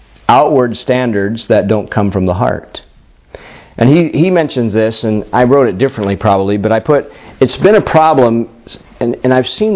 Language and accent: English; Pennsylvania, United States; I grew up in Pennsylvania. What's Pennsylvania known for besides...